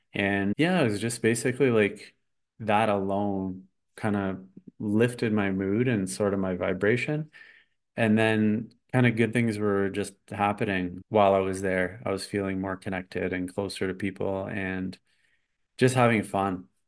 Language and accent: English; Canada; moved away as an adult; now in Mexico; there was a point where I was kind of stuck in my home country of Canada.